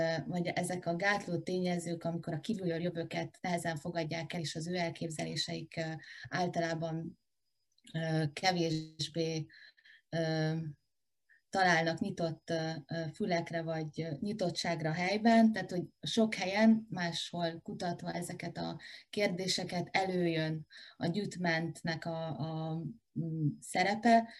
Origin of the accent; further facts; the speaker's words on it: Mezőtúr, Jász-Nagykun-Szolnok, Hungary; én Mezőt úr vagyok, innen származom